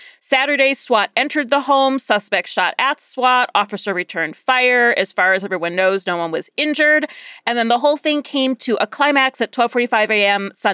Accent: Midwest, United States; I'm from the Midwest, it looked like a house... after a tornado, literally.

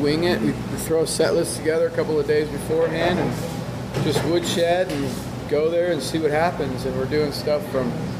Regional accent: Lake Tahoe, California, United States; I grew up in Lake Tahoe, California. Small little, you know, mountain town.

